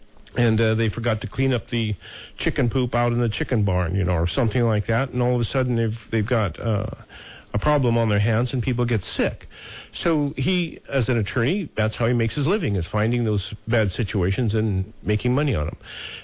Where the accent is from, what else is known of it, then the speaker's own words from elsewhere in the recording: Montana, United States; Senator … from the great state of Montana, my home state